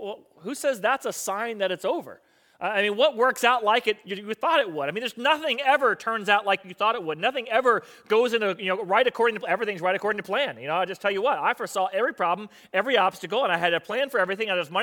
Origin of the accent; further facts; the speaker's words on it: Florida, United States; I grew up here in South Florida, and it's Monday Night Football